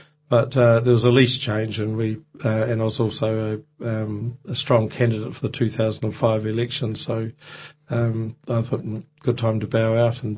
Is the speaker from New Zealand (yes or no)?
yes; Blenheim, Marlborough, New Zealand; also born or lived in Otago; My family had moved from Otago. I was brought up in Blenheim from the age of four. We had a big section running down to a river.